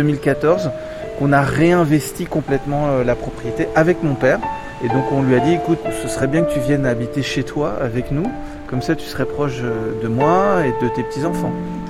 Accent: Belgium; born there; Moi, je suis né en Belgique. Donc rebelote, beaucoup d'allers-retours. Et ensuite, ma mère a souhaité que nous revenions en France.

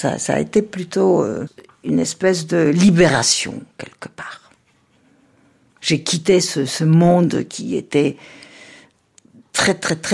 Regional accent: Warsaw, Masovian Voivodeship, Poland; moved away as an adult; now in France; J'ai su que j'étais d'origine juive quand j'ai eu 14 ans. Je suis née à Varsovie. J'ai vécu 20 ans à Varsovie. Et je suis partie en 1969, au mois d'août. Je suis arrivée le 2 août à la gare de l'Est.

